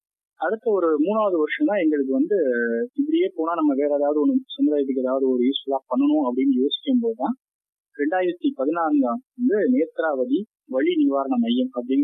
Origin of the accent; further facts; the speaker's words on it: Kamuthi, Tamil Nadu, India; எங்களோட சொந்த ஊர் வந்து ராமநாதபுரம் பக்கத்துல உள்ள கமுதி. அதனால வந்து உங்களுக்கே தெரியும், ராமநாதபுரம் மாவட்டம் வந்து ரொம்ப பின்தங்கிய மாவட்டம் தான்.